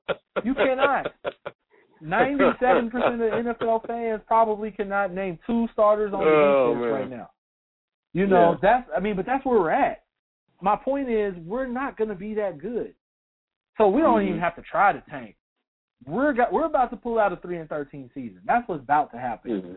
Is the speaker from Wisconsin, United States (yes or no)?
no; Oklahoma, United States; You know me. I'm from Oklahoma. I watched Big 12 football